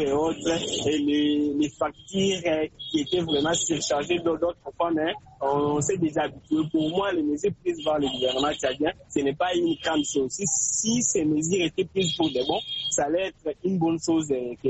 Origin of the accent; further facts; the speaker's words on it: DR Congo; Sauf que chez nous, en RDC, quand il y avait eu les élections, mais on n'avait pas vu ces mesures que le gouvernement avait fait pour nous.